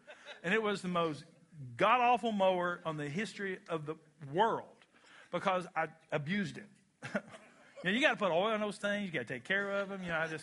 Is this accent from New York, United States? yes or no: no; Kentucky, United States; Now that is I'm from Kentucky. This is a Kentucky word.